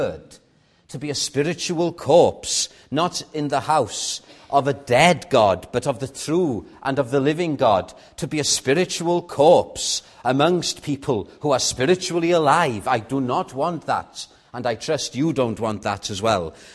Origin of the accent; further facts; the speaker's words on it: Llandudno, Wales, United Kingdom; the church in Llandudno, my hometown